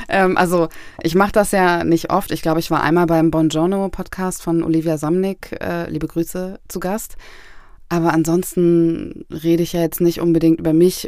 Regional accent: Berlin, Germany; Ich bin in Berlin-Wedding aufgewachsen und habe dort gelebt, bis ich 12 oder 13 war ungefähr und war viel, aber auch immer in Kreuzberg, weil meine Oma auch oft auf mich aufgepasst hat.

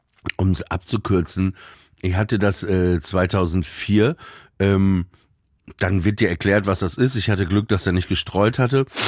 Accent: Papenburg, Lower Saxony, Germany; ich komme aus Papenburg im Emsland.

